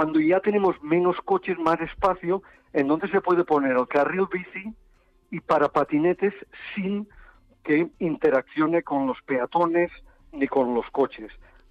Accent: Spain; Siempre nos pensamos que somos diferentes los españoles

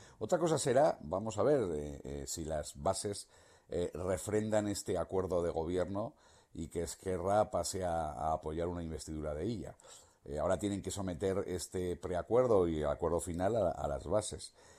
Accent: Aragon, Spain; aquí en mi tierra, en Aragón.

